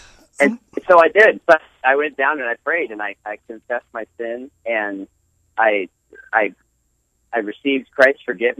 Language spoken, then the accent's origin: English; Virginia, United States; also born or lived in Massachusetts / Pennsylvania; So I was born in Massachusetts. Well, my father was a seminary student himself at Gordon-Conwell Seminary. And then we moved to Virginia when I was about 4 or 5. And then we moved up to Pennsylvania when I was about 8. And then we moved back to Virginia.